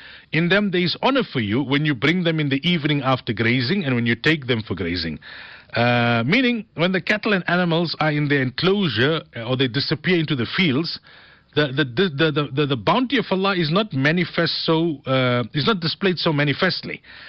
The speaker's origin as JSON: {"language": "English", "town": "Marikana", "region": "North West", "country": "South Africa", "tie": "born or raised there", "said": "When I was growing up in Marikana, it was quite a normal thing."}